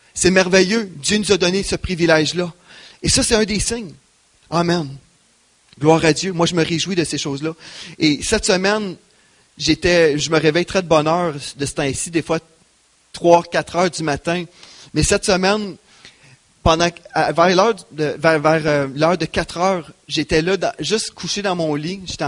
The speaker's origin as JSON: {"language": "French", "region": "Quebec", "country": "Canada", "said": "je suis un Québécois, évidemment, comme vous savez. Je parle en québécois."}